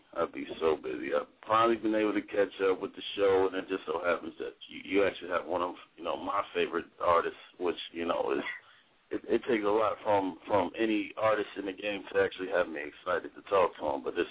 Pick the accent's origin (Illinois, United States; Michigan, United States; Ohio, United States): Ohio, United States; Dayton; because I'm originally from Dayton, Ohio myself.